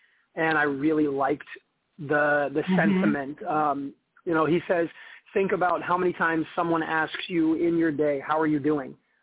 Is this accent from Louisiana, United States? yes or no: yes; Louisiana, United States; I grew up poor in Louisiana, honestly. My family moved around a lot.